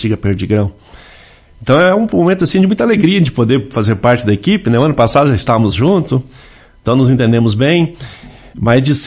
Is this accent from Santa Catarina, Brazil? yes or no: no; Santo Antônio da Platina, Paraná, Brazil; Sou de Santo Antônio da Platina, norte do Paraná, descendente de mineiro